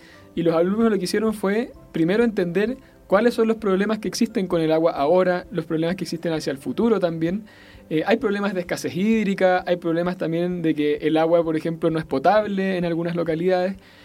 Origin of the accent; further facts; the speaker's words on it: Chile; accent: Chilean; now in Mexico; Yo soy chileno, como habrás notado por mi acento.